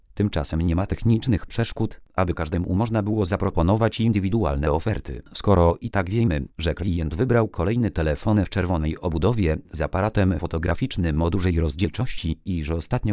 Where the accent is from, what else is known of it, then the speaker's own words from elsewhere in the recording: Germany; now in Warsaw, Poland; Pochodzę z niewielkiego miasteczka w północno-zachodnich Niemczech, położonego w połowie drogi pomiędzy Dortmundem a Hanowerem.